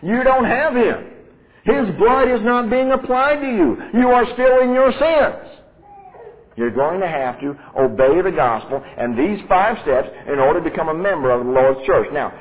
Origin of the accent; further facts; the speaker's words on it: United States; born there; I'm an American citizen. You know how I got to be that? I did absolutely nothing. My mom was an American citizen. My dad was an American citizen. I was born in an American hospital. I'm an American citizen.